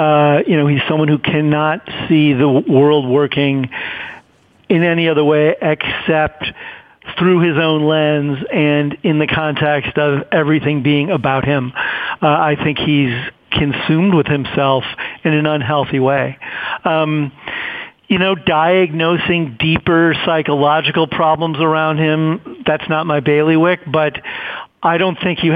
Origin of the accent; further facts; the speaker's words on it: Chicago, Illinois, United States; I grew up in Chicago.